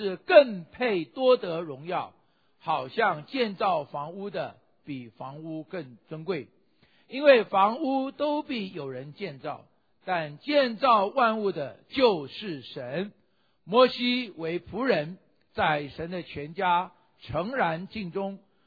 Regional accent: China; 我们都是中国人，我们又不是犹太人

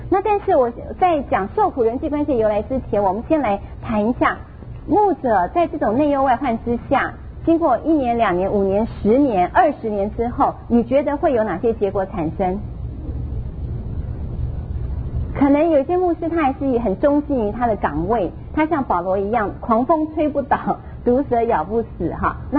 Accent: Taiwan; 特别我们在台湾长大的，我们敢不敢去反击我们的老师？

